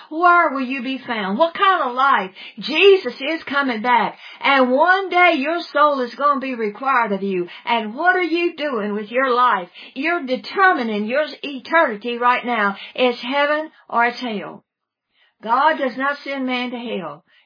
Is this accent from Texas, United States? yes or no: no; Martinsville, Virginia, United States; I was raised in North Martinsville Pentecostal Holiness Church in Martinsville, Virginia. And as a little girl, I went to a revival meeting one night.